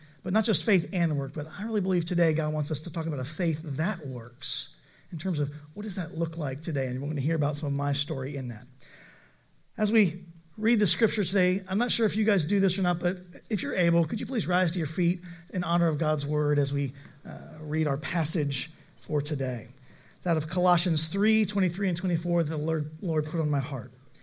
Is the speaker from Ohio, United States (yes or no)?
yes; Cincinnati, Ohio, United States; When I grew up in Cincinnati, Ohio, and when I actually was part of the church plant, it was moving back home for me, but I come from people that came from the Appalachian Mountains.